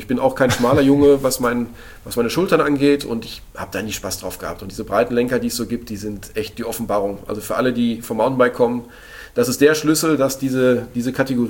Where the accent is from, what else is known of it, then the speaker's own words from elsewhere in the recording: Lünen, North Rhine-Westphalia, Germany; now in Bamberg, Germany; Jetzt wohne ich in Bamberg, aber als ich dann, meine Geburtsstadt ist Lünen